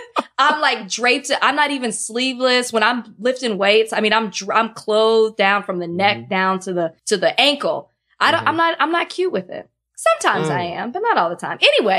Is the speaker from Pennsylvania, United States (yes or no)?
no; Texas, United States; Whoa, I'm still a Texan.